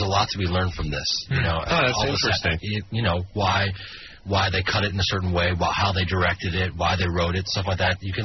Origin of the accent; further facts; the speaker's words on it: Chicago, Illinois, United States; I'm from Chicago